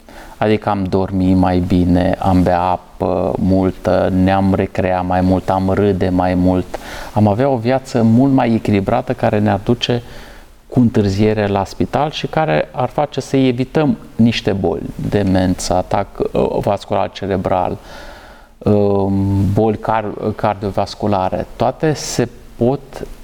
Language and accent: Romanian; Suceava, Suceava County, Romania; o doamnă cu care am copilărit în Suceava